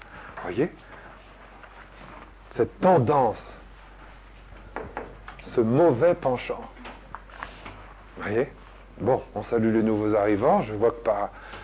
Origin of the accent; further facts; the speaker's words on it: Provence-Alpes-Côte d'Azur, France; Moi, je viens des Gorges du Verdon.